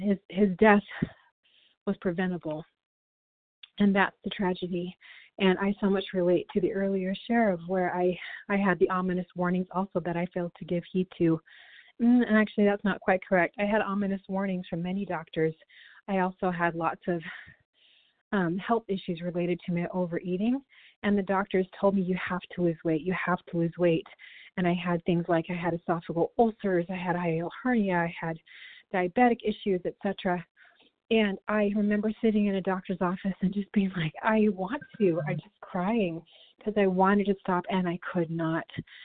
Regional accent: Michigan, United States; from Michigan

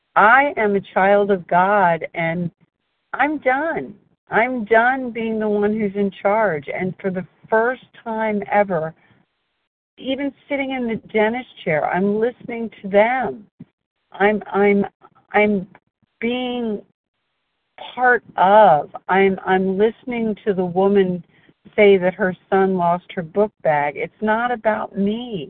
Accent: Delaware, United States; and I am from Delaware.

